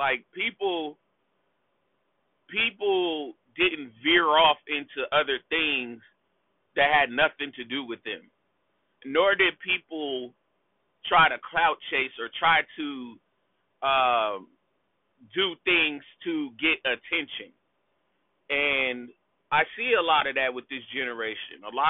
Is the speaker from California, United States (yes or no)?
yes; California, United States; also born or lived in Chicago, United States; I was born in the Chi, but I was raised in California. So Cali is all I know.